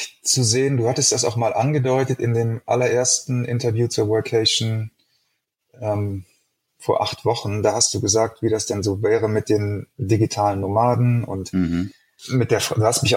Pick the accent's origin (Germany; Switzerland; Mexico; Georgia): Mexico; Weil das würde mich als Mexikaner tatsächlich auch nerven.